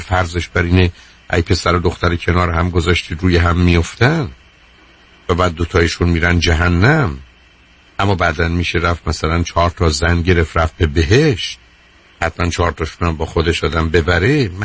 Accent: Iran; ما ایرانی هستیم. هستیم که هستیم.

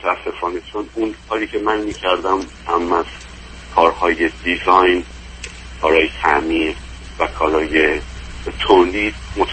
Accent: Iran; moved away as an adult; now in United States; حدود 8 ساله که به اتفاق همسرم ما از ایران آمدیم به امریکا. من 53 سالمه

